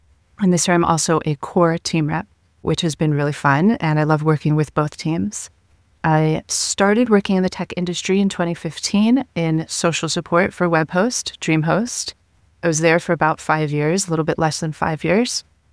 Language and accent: English; Venice Beach, California, United States; So I'm from Venice Beach, California, and I'm actually an artist and my background is in art.